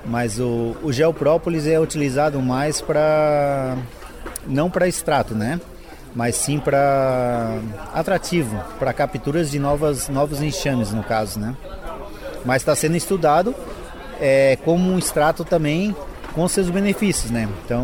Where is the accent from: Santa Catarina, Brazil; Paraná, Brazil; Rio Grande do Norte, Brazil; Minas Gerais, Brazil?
Santa Catarina, Brazil; São José; Eu sou de São José, né?